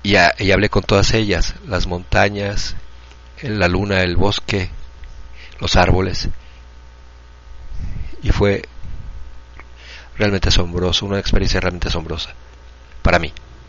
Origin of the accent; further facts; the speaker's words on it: Russia; Spanish is a second language; soy de Rusia, quiero compartir mi experiencia de un proyecto en este verano